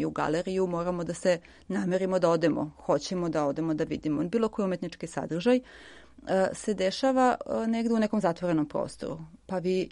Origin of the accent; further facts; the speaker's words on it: Aleksinac, Southern and Eastern Serbia, Serbia; pošto sam ja poreklom iz Aleksinca